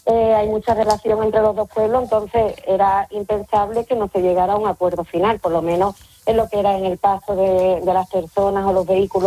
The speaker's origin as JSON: {"language": "Spanish", "country": "Gibraltar", "said": "cuando le preguntan de dónde soy, de Gibraltar, dicen, Gibraltar español."}